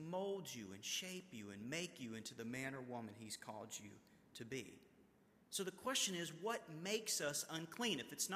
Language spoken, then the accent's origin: English; Alabama, United States; like I grew up in Alabama, and for fun, when we were dating